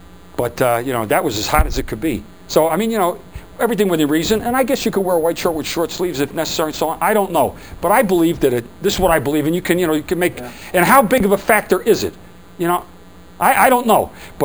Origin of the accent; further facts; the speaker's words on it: New Jersey, United States; I'm from Jersey.